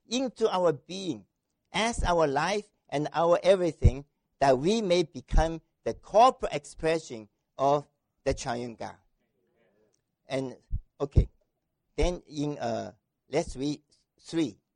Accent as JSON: {"language": "English", "country": "China", "first_language": "Chinese", "second_language": "English", "said": "Chinese is my mother tongue. It's not English, you know. It's English is not my mother tongue."}